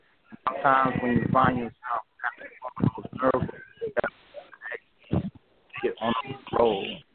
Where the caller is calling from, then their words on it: Alabama, United States; I'm calling from Alabama.